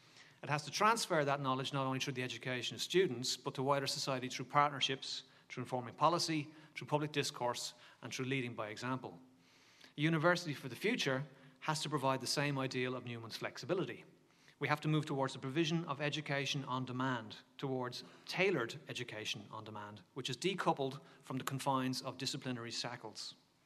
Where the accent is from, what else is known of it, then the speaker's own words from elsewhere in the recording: Dublin, Leinster, Ireland; now in Australia; And while I've got my Aussie passport, I'm originally from Dublin, and not the one in Malala, the one in Ireland.